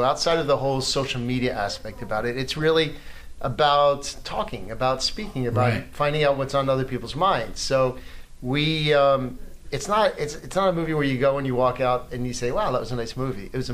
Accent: Baltimore, Maryland, United States; So I'm originally from Baltimore. So I knew him from Baltimore.

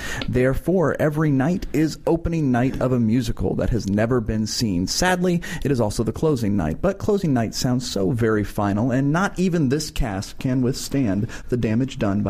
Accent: New York City, New York, United States; I'm from New York. I can always go home, you know?

